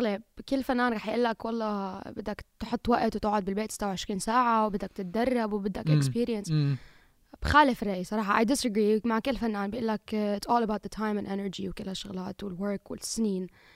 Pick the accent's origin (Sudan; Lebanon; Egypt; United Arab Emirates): United Arab Emirates; بما أنه أنا ربيت بالإمارات فهاد شيء تعلمته